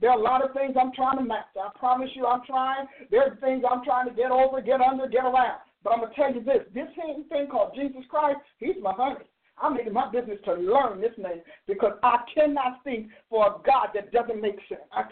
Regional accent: Newark, New Jersey, United States; I'm a black woman. I grew up in Newark.

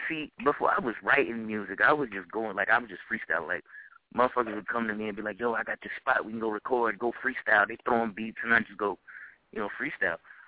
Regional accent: the South, United States; And growing up in the South, obviously, you know, you hear

